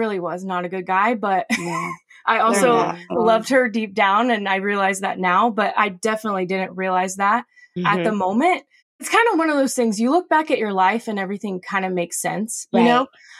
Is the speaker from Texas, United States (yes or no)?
yes; Houston, Texas, United States; from Houston, Texas. We were high school best friends who fell in love years later.